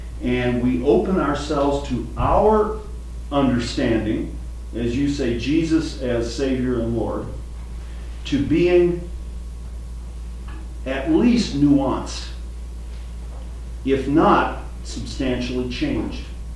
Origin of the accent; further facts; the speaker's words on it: Hammond, Indiana, United States; And you know, I'm from Hammond, Indiana. I didn't grow up in Cambridge, Massachusetts.